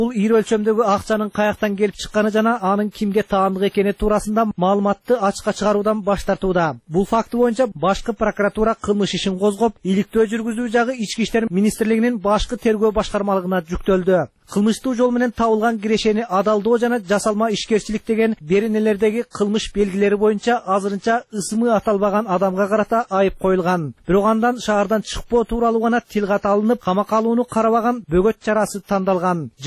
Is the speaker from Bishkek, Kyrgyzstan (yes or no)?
yes; Bishkek, Kyrgyzstan; born there; also born or lived in Russia; Мен мурдагы Фрунзе шаарында 1964 жылы төрөлгөм, бирок өмүрүмдүн көбүн Орусияда жашадым десем болот.